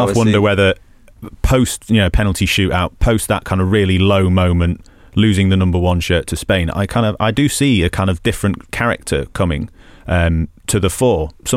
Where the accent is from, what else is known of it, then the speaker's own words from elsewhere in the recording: Salford, North West England, United Kingdom; He sounds more Manx than I do, and I grew up in Salford.